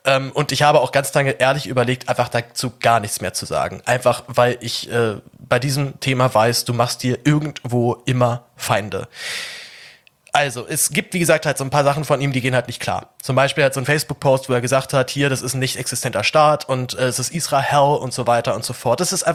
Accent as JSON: {"language": "German", "country": "Germany", "said": "als Deutscher"}